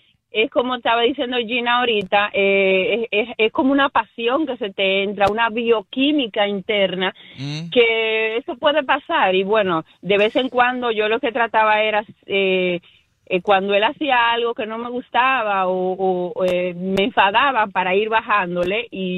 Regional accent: Dominican Republic; Yo soy dominicana.

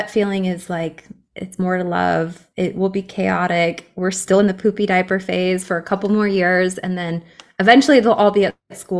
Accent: Phoenix, Arizona, United States; he's like, because he's from Phoenix, I'm from Phoenix. He's like, and then I moved back here

